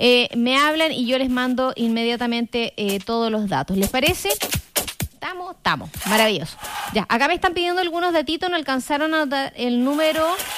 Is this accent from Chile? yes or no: yes; Chile